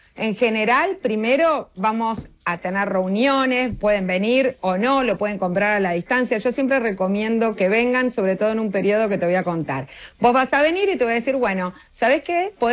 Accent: Argentina; now in United States; Soy argentina, como vos, y como muchos de los de tu audiencia. Vivo acá en los Estados Unidos.

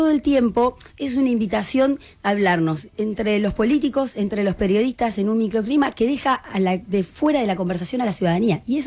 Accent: Rosario, Santa Fe, Argentina; soy rosarina de cuna, soy concejala de la ciudad de Rosario

